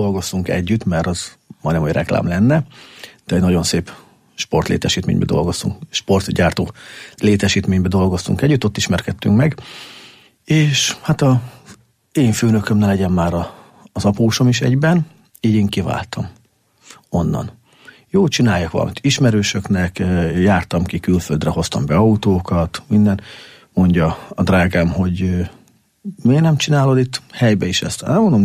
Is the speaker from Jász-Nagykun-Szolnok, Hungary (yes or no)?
no; Miskolc, Borsod-Abaúj-Zemplén, Hungary; born there; now in Eger, Hungary; én nem tőzsgyökeres, egri vagyok. Én Borsod megyei származású Miskolc, ugye, mi hazánk, vagy az én szülővárosom.